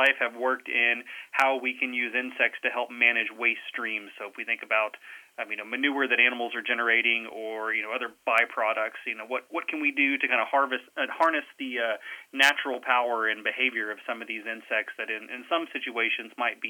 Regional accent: Texas, United States; moved away as an adult; now in Stillwater, United States; I am a Texan, you know, don't hold that against me, anybody.

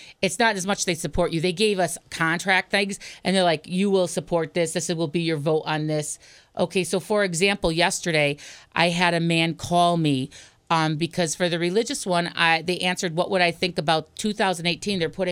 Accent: Pittsfield, Massachusetts, United States; I'm from Pittsfield. I was born and raised in Pittsfield. My father taught at Monument. My mother worked at St. Joe. I've lived here all my life

